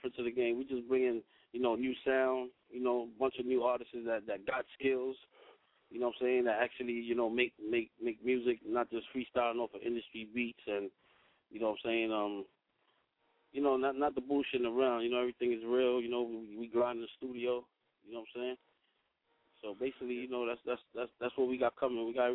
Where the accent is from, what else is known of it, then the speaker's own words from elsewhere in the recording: New York, United States; I'm from the East Side, man, you know, 99 Lex, 103 First, man, Madison, you know what I'm saying, BX, I'm from everywhere, man. I come from the old East Side, BX, you know, that's where it started.